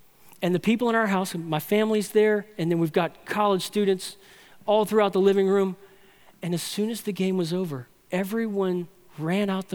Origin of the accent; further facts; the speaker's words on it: New Orleans, Louisiana, United States; My hometown sports team, the New Orleans Saints, went through a rough patch for about 40 years.